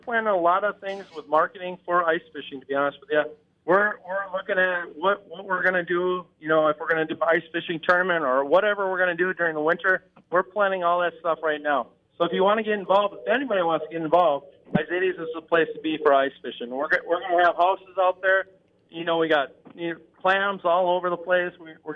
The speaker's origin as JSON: {"language": "English", "country": "United States", "tie": "born or raised there", "said": "I grew up on the Mississippi River, and I started fishing at tournaments on Lake Minnetonka a lot."}